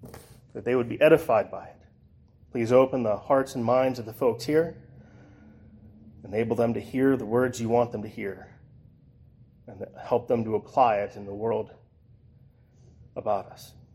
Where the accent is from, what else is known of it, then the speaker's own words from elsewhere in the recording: Scotland, United Kingdom; Being a Scot, this is quite fun to learn and read about famous Scotsmen.